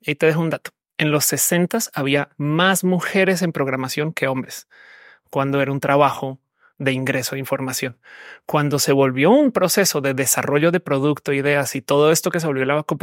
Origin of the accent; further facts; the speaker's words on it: Colombia; now in Mexico; México en particular, yo soy colombiana